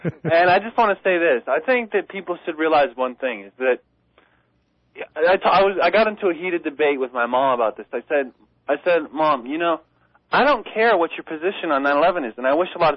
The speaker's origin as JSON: {"language": "English", "country": "United States", "said": "This is our place, and I'm not an immigrant. Just because I was born here."}